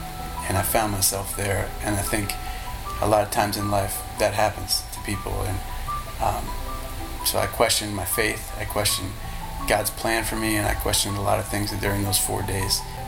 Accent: New York, United States; It's our first home because I'm from New York and I've lived in apartments my whole life.

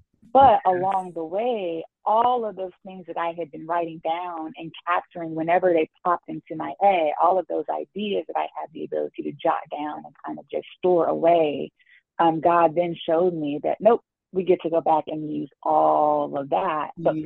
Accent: North Carolina, United States; also born or lived in Florida / Netherlands; now in Dallas, United States; I currently reside in Dallas, Texas, but I am originally from North Carolina, born and raised on the East Coast. 252, as we like to say.

